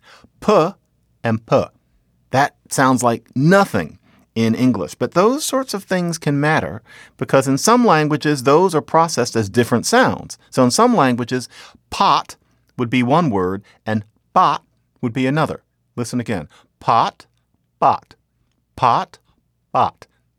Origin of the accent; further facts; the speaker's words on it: Philadelphia, Pennsylvania, United States; because I'm from Philadelphia, and we have mentioned that Philadelphia has traditionally had a certain water problem, and I'm allowed to say it because I'm from there.